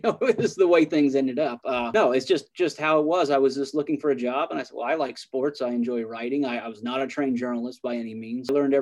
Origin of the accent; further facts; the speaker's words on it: Fayette, Missouri, United States; I grew up here in Fayette. I went to Central Methodist University.